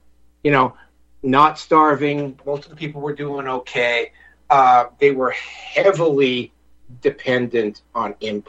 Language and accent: English; British Columbia, Canada; where I grew up in British Columbia, there was a family known as the Bennetts that dominated politics in British Columbia probably for a good 40 or 50 years.